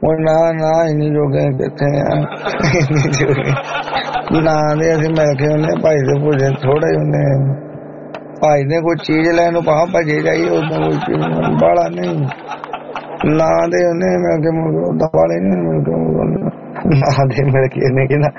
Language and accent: Punjabi; Tibba, Punjab, India; ਤਾਇਆ ਮੇਰਾ ਪਿੰਡ ਟਿੱਬਾ ਸੁਲਤਾਨਪੁਰ ਕੋਲ, ਠੱਠਾ ਟਿੱਬਾ